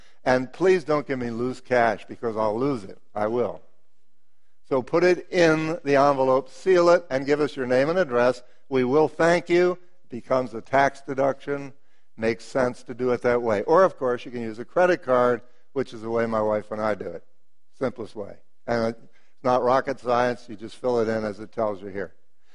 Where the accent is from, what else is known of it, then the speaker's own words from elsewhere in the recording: United States; I'm an American. I'm not wealthy, but I'm an American.